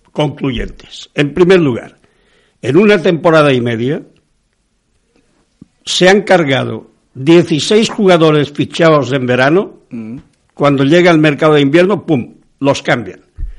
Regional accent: Balearic Islands, Spain; Yo como mallorquín estoy orgulloso de que un mallorquín gane el Goya.

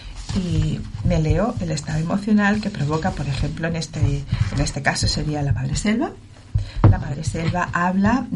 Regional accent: Catalonia, Spain; No, mis padres son catalanes, nosotros somos catalanes y una tercera parte muy catalana de Tarragona y otros de Castilla.

